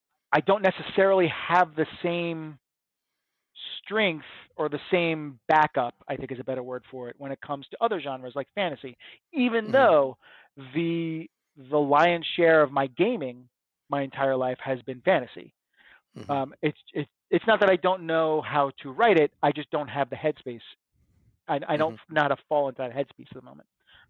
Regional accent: Long Island, New York, United States; You know, I'm a kid from Long Island.

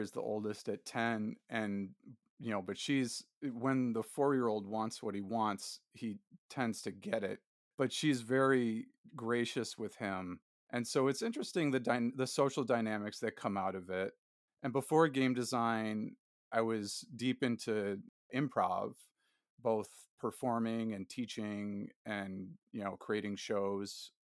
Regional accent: Syracuse, New York, United States; I'm from Syracuse, and I feel like it's kind of in the water out here.

